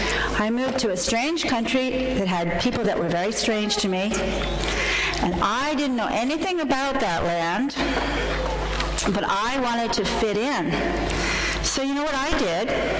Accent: Canada; Because I'm a Canadian. That's right, because I grew up in a different culture and I couldn't think like a Japanese.

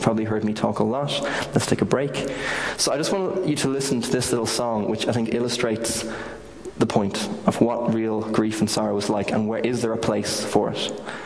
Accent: Ireland; As Irish people, I don't think we're very good at this.

